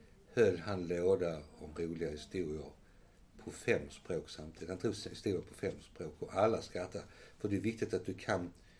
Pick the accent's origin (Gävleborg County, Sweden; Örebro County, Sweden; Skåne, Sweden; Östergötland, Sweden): Skåne, Sweden; Helsingborg; vi kommer från Helsingborg. Jag bor på Sofierovägen, jag bor nära Sofiero.